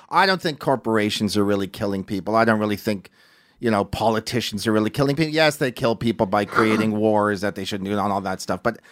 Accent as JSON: {"language": "English", "country": "Canada", "said": "We're Canadian, by the way."}